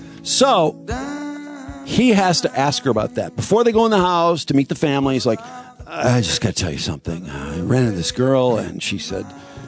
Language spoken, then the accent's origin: English; Dayton, Ohio, United States; I'm in Dayton, my hometown, and I brought it.